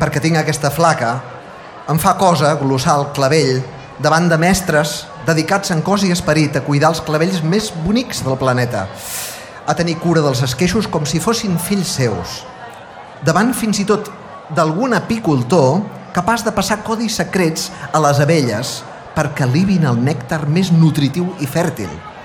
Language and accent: Catalan; Sitges, Catalonia, Spain; Jo sí que he nascut a Sitges i faig bandera de sitgetà on vaig, només faltaria. Cal dir que sóc, però, un sitgetà una mica irregular